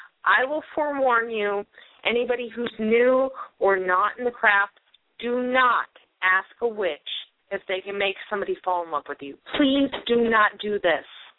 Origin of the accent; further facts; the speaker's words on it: California, United States; moved away; I grew up in California, so I was always into the Haunted Mansion.